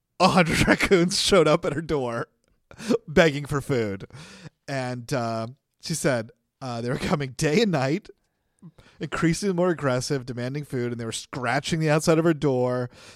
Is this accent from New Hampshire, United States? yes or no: no; San Antonio, Texas, United States; I'm from San Antonio. Okay, we had chupacabras.